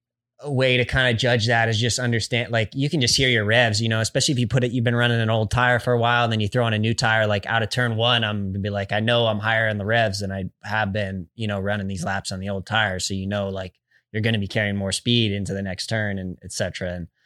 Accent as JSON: {"language": "English", "country": "United States", "said": "I'm an American, so I'm biased, but American tracks, American fans"}